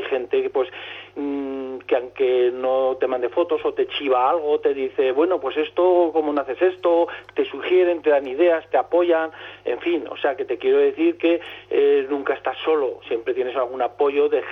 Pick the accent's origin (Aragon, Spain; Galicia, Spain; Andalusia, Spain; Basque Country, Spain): Aragon, Spain; Tarazona; empecé haciendo cosillas de mi pueblo, que hay otra página que se llama Pateando Tarazona